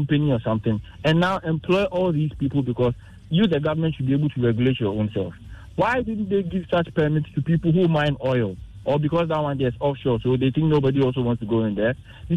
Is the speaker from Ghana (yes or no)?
yes; Ghana; Ghana. When I was growing up, Nana, there were traditional rights that you need to observe. Because I grew up in the Chimabwakwa area.